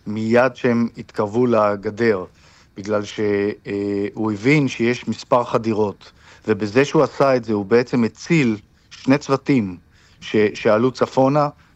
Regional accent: United States; לנו יש גם רפרנס פוינט, כי אנחנו אמריקאים, ישראלים, אמריקאים, מחבקים אותנו

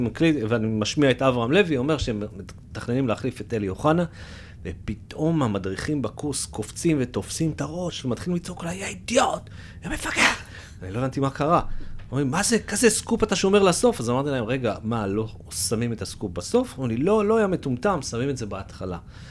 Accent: Jerusalem, Jerusalem District, Israel; אני ירושלמי, בכל זאת אוהד ביתר

